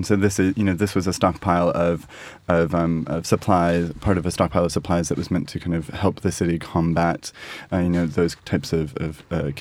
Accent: Canada; we have all of these pop stars, but people so rarely recognize them as Canadian

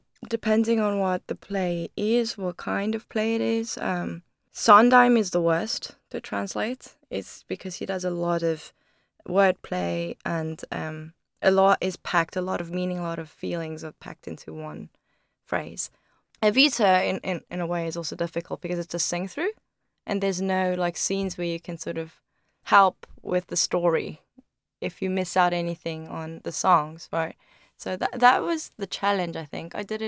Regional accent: South Korea; also born or lived in South Africa; I was born in Korea. I lived in South Africa, actually, for 7 years as a child. But otherwise, I was in Korea.

